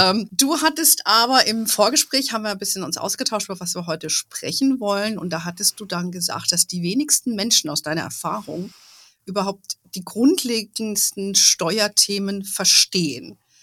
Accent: Hesse, Germany; weil sie in Hessen lebt, wo ich aufgewachsen bin

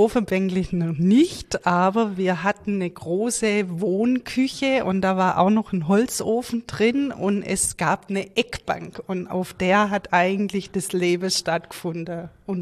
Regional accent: Galdorf, Germany; Ja, ich komme aus Galdorf, bin dort im Mehrgenerationenhaus aufgewachsen mit meinen Großeltern und mit meinem Bruder.

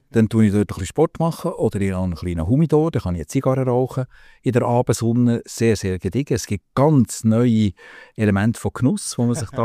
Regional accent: Switzerland

